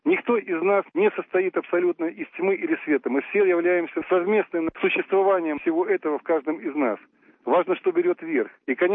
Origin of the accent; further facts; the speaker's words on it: Belarus; Мы все белорусы, нам это пора понять.